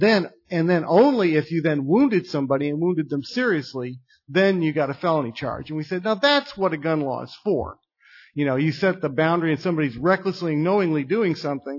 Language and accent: English; Hillside, Illinois, United States; also born or lived in Kankakee; Illinois is my birth state. I was born in Kankakee. I grew up in Hillside, not too far from here.